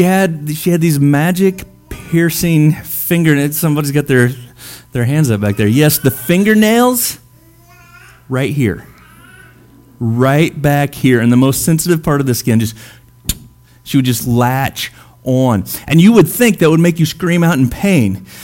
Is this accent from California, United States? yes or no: no; Springfield, Missouri, United States; I grew up in a fairly traditional church. I grew up in Springfield, Missouri, down in South Mo.